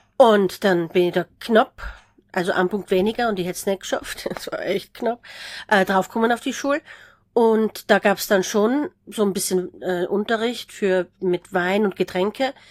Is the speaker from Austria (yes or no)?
yes; Styria, Austria; ich komme aus der Südsteiermark, da fährt man am Wochenende auf den Buschenschank und dann trinkt man Kläfner und dann fährt man wieder heim.